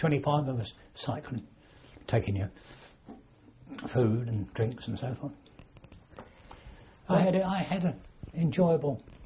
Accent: Strood, South East England, United Kingdom; born there; I was born in Strood on a barge in Church Path.

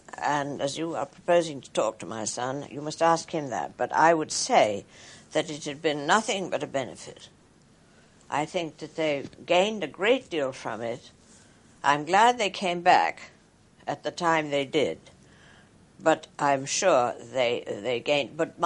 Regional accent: United States; moved away as an adult; now in United Kingdom; they looked no more sideways at me being American than they would being English, because we were all foreigners.

